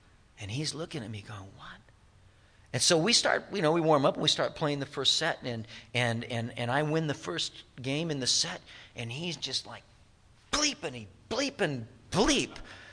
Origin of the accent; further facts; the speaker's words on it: Anaheim, California, United States; all of the friends that I grew up with is in Anaheim